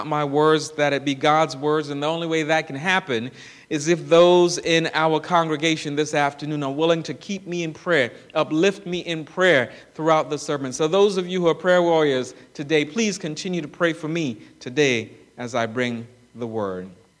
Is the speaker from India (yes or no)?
no; Trinidad & Tobago; I am from the Twin Island Republic of Trinidad and Tobago.